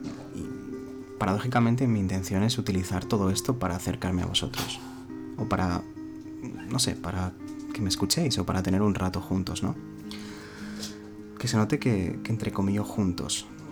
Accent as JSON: {"language": "Spanish", "region": "Asturias", "country": "Spain", "tie": "born there", "lives_now": "Madrid, Spain", "said": "Y bueno, nací en Asturias por primera vez y ahora intento sobrevivir en Madrid. Tengo 30 años"}